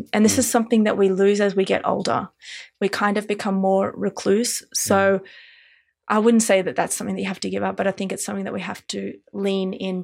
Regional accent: New York, United States; now in Los Angeles, United States; I'm not from LA. I'm from New York.

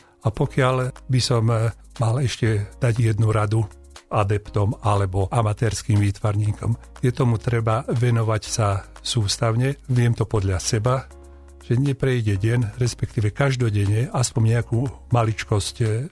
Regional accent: Banská Bystrica Region, Slovakia; born there; now in Banská Bystrica, Slovakia; mesto Banská Bystrica, kde sa cítim už byť Bystričanom po 46 rokoch. A potom je to ďalej Horehronie a najmä moja rodná obec, kde mám v úvodzovkách povedané korene.

